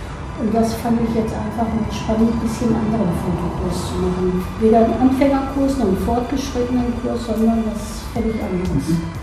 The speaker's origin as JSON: {"language": "German", "town": "Essen", "region": "North Rhine-Westphalia", "country": "Germany", "said": "ich komme aus Essen, bin aber immer wieder der Volkshochschule Mülheim treu. 25 Jahre in Mülheim gewohnt"}